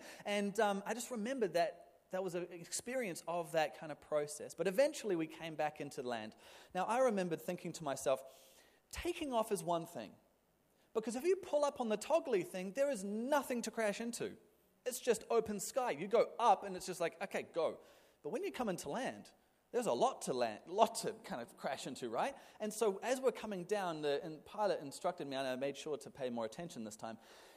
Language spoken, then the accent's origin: English; New Zealand; So I grew up in New Zealand. Some of you may have picked my accent already